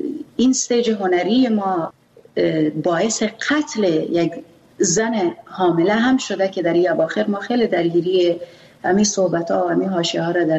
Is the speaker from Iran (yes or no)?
no; Afghanistan; first language Pashto; Persian is a second language; چون من زبان مادریم پشتو است